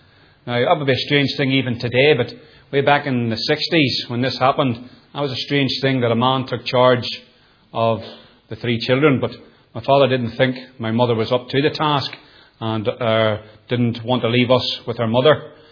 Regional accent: Nottingham, East Midlands, United Kingdom; born there; I was born in Nottingham in 1962.

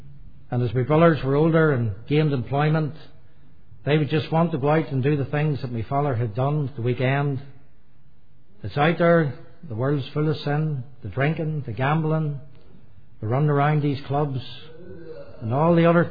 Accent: Newtownabbey, Northern Ireland, United Kingdom; born there; I was born in 1960 in Rathcoole. It's a very large housing estate in Newton Abbey, just off the main Shore Road, between Belfast and Carrickfergus.

